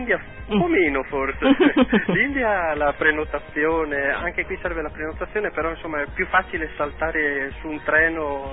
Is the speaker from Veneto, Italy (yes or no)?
yes; Rovigo, Veneto, Italy; Siamo di Rovigo